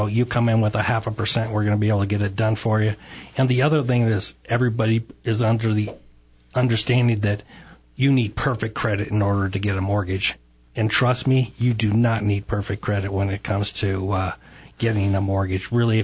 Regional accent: Iowa, United States; now in Prescott, United States; I grew up in the Midwest in Iowa, and I've been out here for 23 years and raised my kids.

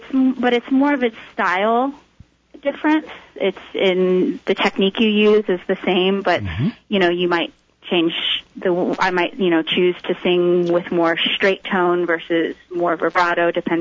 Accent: Washington, District of Columbia, United States; I grew up in Washington, D.C.

